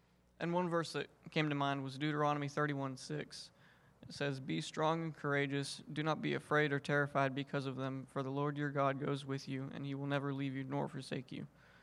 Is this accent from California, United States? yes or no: no; Pennsylvania, United States; Like Clint said, we are from the north. I grew up in Pennsylvania. We moved down here in 2013 in June.